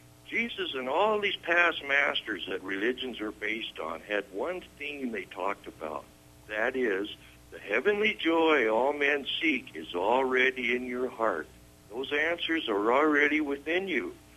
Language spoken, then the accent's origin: English; United States; I'm an American. That's just a fantasy. I'm a Caucasian. That's a fantasy.